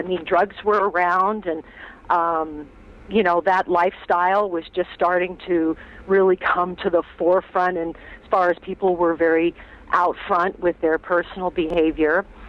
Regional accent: Waimanalo, Hawaii, United States; also born or lived in California; I was born in California. My family moved to Waimanalo, Hawaii when I was a young infant. So all of my formative years were spent in Waimanalo, Hawaii, which is on the island of Oahu.

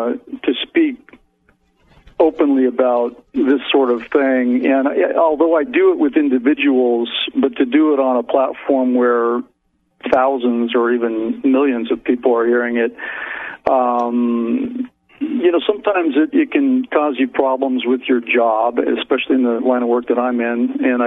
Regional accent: Seattle, Washington, United States; No, I'm actually from Seattle.

